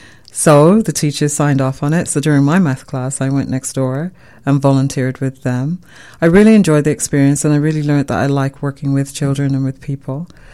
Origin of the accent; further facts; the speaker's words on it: England, United Kingdom; I grew up in England, and during school, didn't do well in math